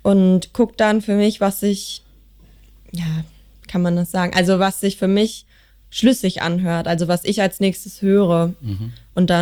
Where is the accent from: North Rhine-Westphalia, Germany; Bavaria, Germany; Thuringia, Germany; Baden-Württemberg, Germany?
North Rhine-Westphalia, Germany; Bochum; Bochumerin, ja.